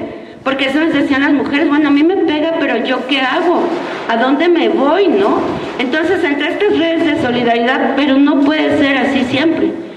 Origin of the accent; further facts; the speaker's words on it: Mexico City, Mexico; soy de la Ciudad de México y luego pues, sí se me salen las groserías así